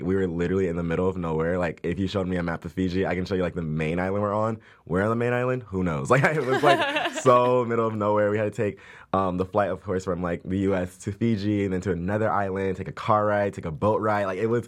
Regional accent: Carson, California, United States; I am from Carson, California, which is not too far from Malibu, maybe an hour south from here.

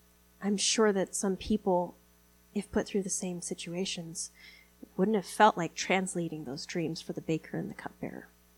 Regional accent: Thailand; growing up in Thailand and going to Bangkok all the time

